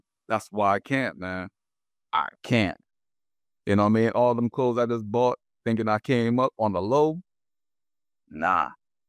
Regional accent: Philadelphia, Pennsylvania, United States; I'm from Philly, right? So Germantown, Athens, you know what I mean?

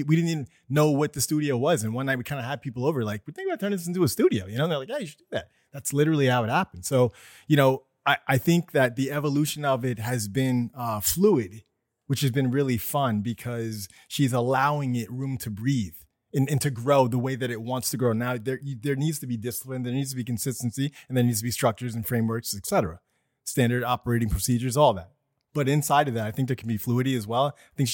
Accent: New York City, New York, United States; Yeah, I'm just a New Yorker. So, you know, Shopar and I are similar in that way. I'm a native New Yorker. I grew up on 178th Street.

